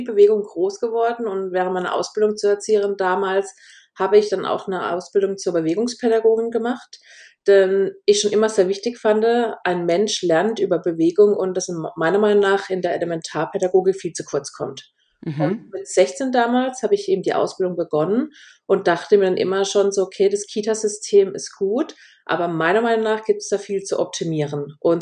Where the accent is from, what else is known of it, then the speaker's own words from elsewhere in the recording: Baden-Württemberg, Germany; accent: Baden dialect; Ich komme aus dem schönen Südbaden. Vielleicht hört man das nachher auch ein bisschen im Podcast an meinem Dialekt, und dem symbadisch-badischen Dialekt.